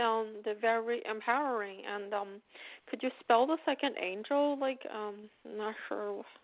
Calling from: Pennsylvania, United States; Hello, this is … from Pennsylvania.

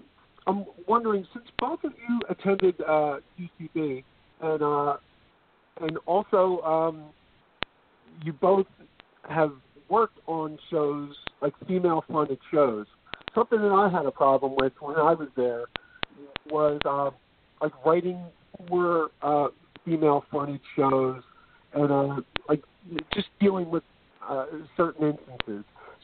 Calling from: Philadelphia, Pennsylvania, United States; calling from Philadelphia.

